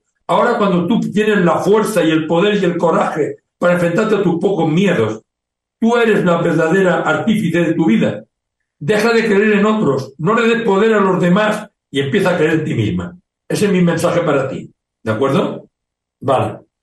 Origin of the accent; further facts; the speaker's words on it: Colombia; de Colombia.